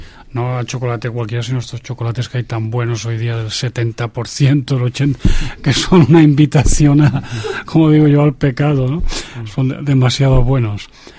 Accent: Seville, Andalusia, Spain; Yo me crié en Sevilla, o sea, la juventud y la adolescencia la he pasado en Sevilla y rodeado de jóvenes

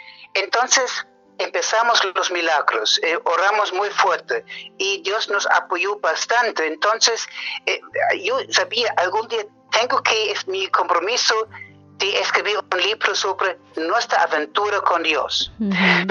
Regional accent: Wiesbaden, Hesse, Germany; Spanish is a second language; Yo soy un médico alemán peruano. Crecí en Wiesbaden, es una ciudad muy cerca de Frankfurt, hace 58 años.

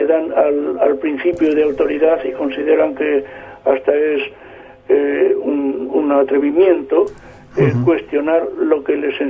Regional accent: Spain; algo que nos toca un poco a nosotros más como españoles

